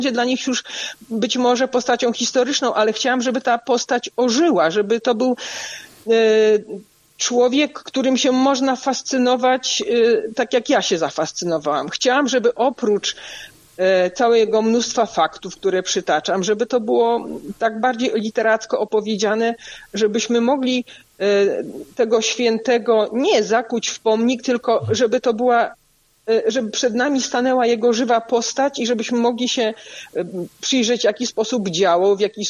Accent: Korsze, Warmian-Masurian Voivodeship, Poland; ja pochodzę z Korsz, na pograniczu Warmii i Mazur

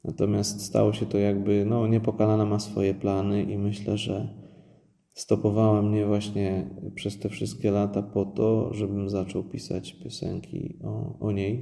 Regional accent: Kraków, Lesser Poland, Poland; born there; można powiedzieć, że jestem w czepku urodzony, bo urodziłem się w Krakowie

